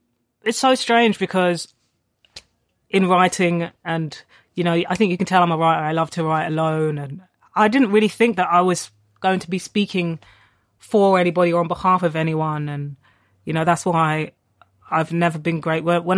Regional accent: London, United Kingdom; And we were both two kids with single mums, you know, growing up in South London.

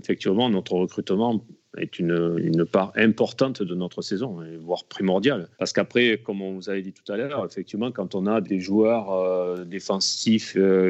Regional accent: Alès, Occitanie, France; born there

